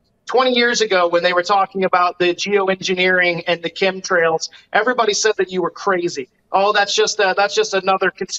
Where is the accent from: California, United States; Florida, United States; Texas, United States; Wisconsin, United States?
Florida, United States; West Palm Beach; since, you know, the early 80s growing up in West Palm Beach, Florida, when you would see crystal clear blue skies at the beach.